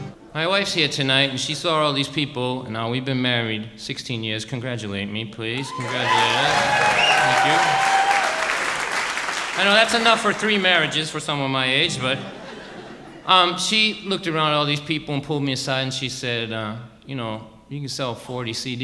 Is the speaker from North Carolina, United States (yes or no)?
no; Lynn, Massachusetts, United States; I told that story in Lynn one time in my hometown